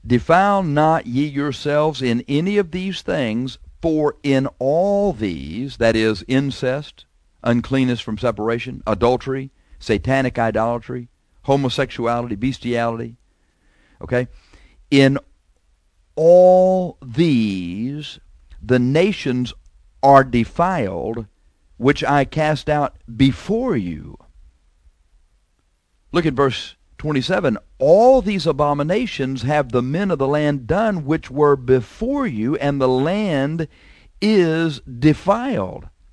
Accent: United States; I'm an American. I like being an American.

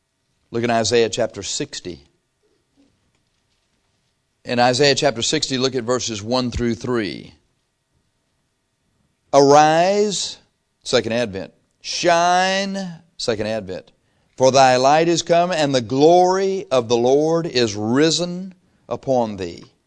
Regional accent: the South, United States; this was the victory song for the Union, and I'm from the South.

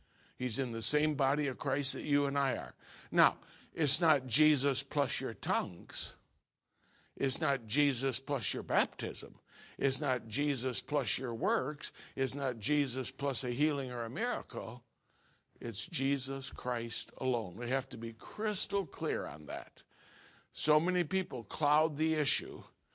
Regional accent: Schenectady, New York, United States; I was born and raised in Schenectady. Well, it wasn't really Schenectady. It was 4 miles west of Schenectady in a small town. That was actually where they had a trading post. And my great-great-grandparents came from the old country. They were Swedish. Well, Grandma had some Norwegian blood.

